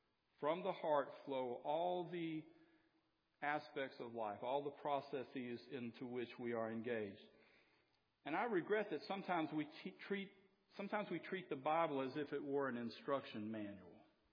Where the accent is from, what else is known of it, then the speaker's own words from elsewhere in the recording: Southern United States, United States; Now, I'm from the South, and I know people in the South, and I grew up in a small town